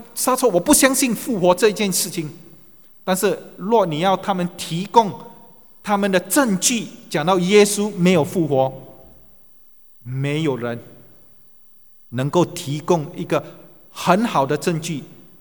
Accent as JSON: {"language": "Chinese", "country": "China", "said": "那讲到灵魂，我们中国人都知道嘛，人是万物之灵，有灵魂。"}